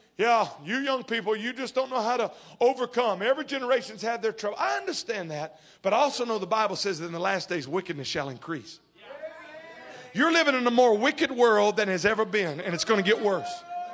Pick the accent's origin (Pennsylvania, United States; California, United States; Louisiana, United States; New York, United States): Louisiana, United States; I'm from Louisiana. Everything needs gravy on it.